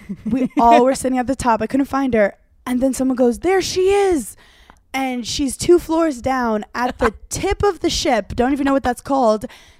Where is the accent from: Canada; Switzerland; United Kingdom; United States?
United States; Brooklyn, New York; I love all boats. I'm from Brooklyn.